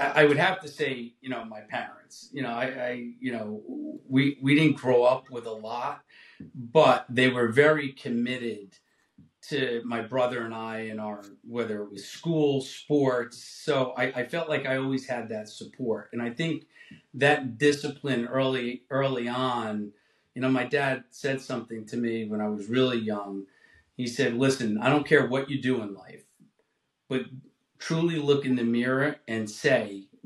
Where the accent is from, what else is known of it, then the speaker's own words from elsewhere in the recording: Hasbrouck Heights, New Jersey, United States; So I grew up in North Jersey in a small town called Hasbrook Heights.